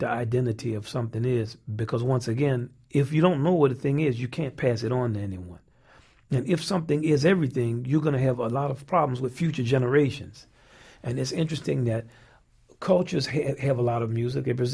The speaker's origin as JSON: {"language": "English", "town": "New Orleans", "region": "Louisiana", "country": "United States", "said": "but I'm from New Orleans, he's from Texas."}